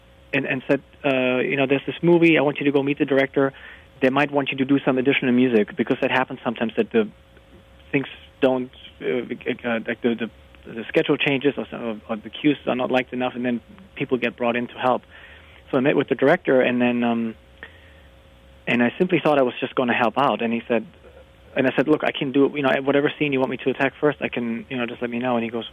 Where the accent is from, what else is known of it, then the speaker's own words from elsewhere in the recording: Germany; I was born and raised in Germany, grew up with classical music, played piano at age 4, and then switched to guitar at 11